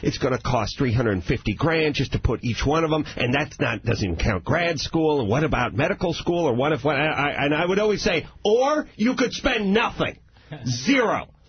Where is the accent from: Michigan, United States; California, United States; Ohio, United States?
California, United States; North Hollywood; Everyone I grew up with in North Hollywood, Ray, Chris, all the Wheeze, all those guys, zero.